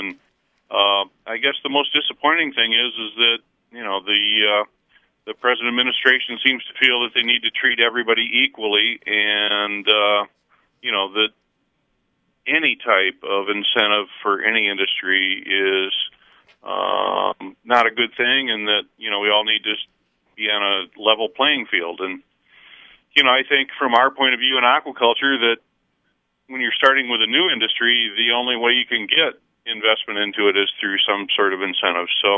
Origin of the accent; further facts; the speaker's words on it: Michigan, United States; originally I was born and raised in Michigan. I went to school, University of Michigan, and, you know, I spent 23 some odd years overseas, and then I come back to Michigan